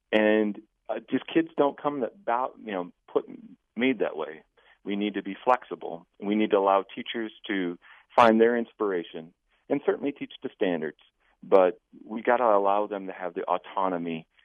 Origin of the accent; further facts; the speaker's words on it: Arcadia, Wisconsin, United States; also born or lived in Durand / La Crosse; I'm a Wisconsin product, grew up in, actually, my dad was a Catholic school principal for a while, but in Arcadia, and then we went to Durand, and then finally into La Crosse